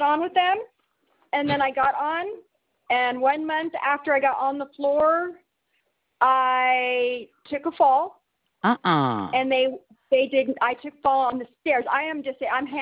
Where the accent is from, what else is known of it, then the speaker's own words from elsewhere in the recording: Texas, United States; Texas, and I was born in the southernmost tip of Texas.